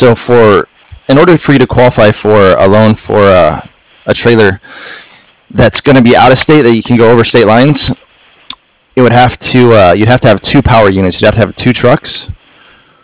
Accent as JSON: {"language": "English", "region": "Texas", "country": "United States", "tie": "born there", "lives_now": "San Diego, United States", "said": "I was born in Texas, but I joined the Marine Corps out of high school, and I ended up in Southern California. So I'm out here in California."}